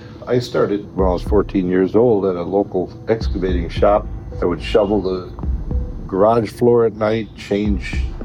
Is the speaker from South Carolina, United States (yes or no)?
no; Milwaukee, Wisconsin, United States; I grew up just outside of Milwaukee. Milwaukee was an industrial city. And back in Milwaukee's heyday, when I was a young man, noise was money.